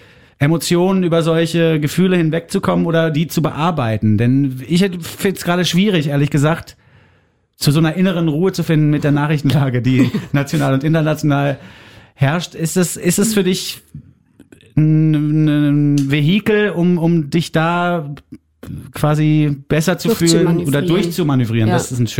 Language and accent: German; Germany; Denn wir als Piefke verstehen ja manchmal gar nicht, um was es da geht in den Songs